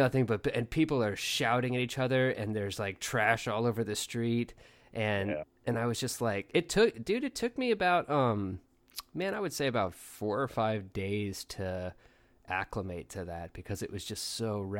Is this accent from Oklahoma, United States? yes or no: yes; Oklahoma, United States; man, I grew up in Oklahoma, right? So when I walk out of my house, I would see, you know, big open sky. You know, it's like a town of maybe, I grew up in a town of like 80,000 people.